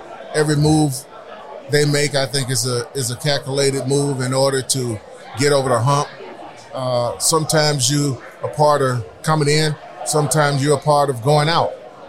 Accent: Georgia, United States; I'm from Georgia, and we ended up losing the ball game.

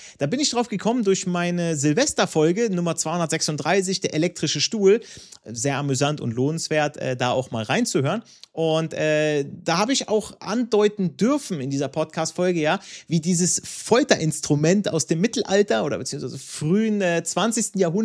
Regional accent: Italy; in meinem Heimatland Italien

